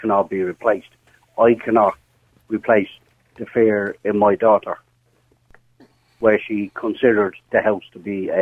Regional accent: Clonsilla, Leinster, Ireland; Like, I mean, I'm from the Clonsilla area.

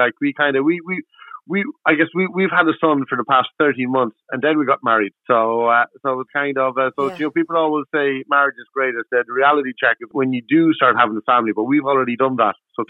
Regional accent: Kells, Ireland; Going to be back with my hometown in Kells.

